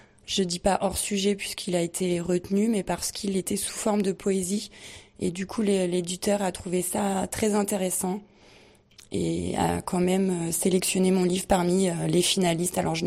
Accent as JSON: {"language": "French", "town": "Montgenèvre", "region": "Provence-Alpes-Côte d'Azur", "country": "France", "tie": "born or raised there", "said": "Je suis originaire des Hautes-Alpes, je suis native de Montgenèvre. Je suis une maman, une jeune maman, entre guillemets, parce que j'ai 38 ans"}